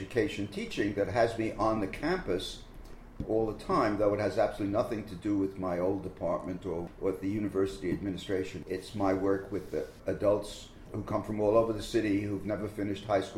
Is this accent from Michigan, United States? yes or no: no; Brooklyn, New York, United States; I grew up in Brooklyn.